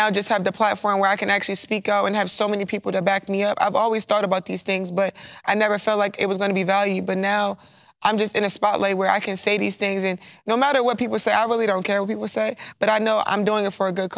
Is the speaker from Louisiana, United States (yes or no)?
no; Baltimore, Maryland, United States; I mean, I'm from Baltimore, where you kind of had to stand strong with what you were and who you are.